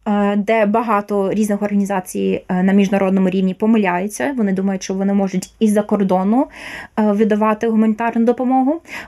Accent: Kharkiv, Kharkiv Oblast, Ukraine; now in New York, United States; як звичайна людина, як харків'янка, тому що я вважаю, що це мій обов'язок допомагати Харкову.

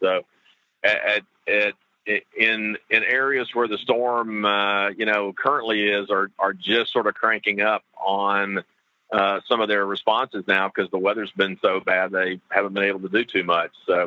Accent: Tennessee, United States; One from my home state of Tennessee. So I got to see some home folks yesterday

